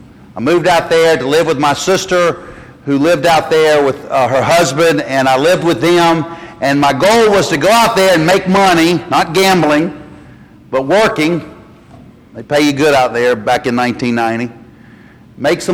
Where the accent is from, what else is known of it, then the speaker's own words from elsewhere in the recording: North Carolina, United States; They didn't think it was cute to hand the keys of their car to some country boy from the mountains of North Carolina. So I went to great lengths to try to hide my accent